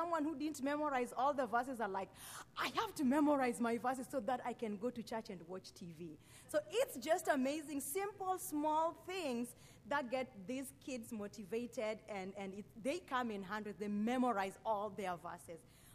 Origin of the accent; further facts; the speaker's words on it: Kenya; And I am from Kenya, which is just the South Sudan is northwest of Kenya, so it's not far away from home